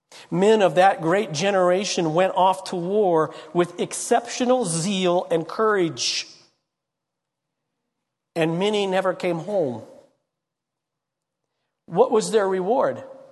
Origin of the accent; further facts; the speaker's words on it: Longmont, Colorado, United States; A friend of mine who pastors in my hometown of Longmont, he's getting ready to have two different campuses.